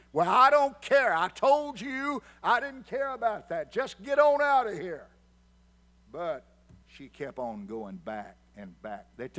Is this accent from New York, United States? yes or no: no; Marion, Kentucky, United States; A few years ago, I was back in my hometown, Kentucky, Marion.